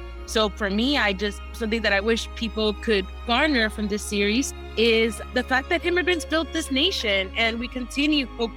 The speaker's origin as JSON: {"language": "English", "town": "New York City", "region": "New York", "country": "United States", "tie": "born or raised there", "said": "I grew up in New York City, sneak down."}